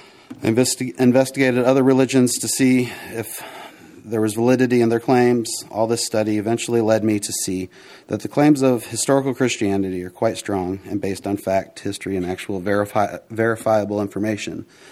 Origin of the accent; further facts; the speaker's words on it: New Haven, Indiana, United States; I grew up in New Haven, Indiana, the youngest of three children. My father was a computer programmer. My mother was a nurse.